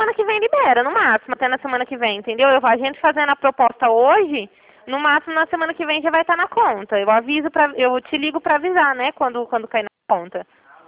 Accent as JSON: {"language": "Portuguese", "town": "Sertãozinho", "region": "São Paulo", "country": "Brazil", "said": "eu sou de Sertãozinho. Sabe, lá que o senhor, acho que até foi no meu escritório uma vez. Só que agora eu tô trabalhando em Ribeirão, mas eu moro em Sertãozinho."}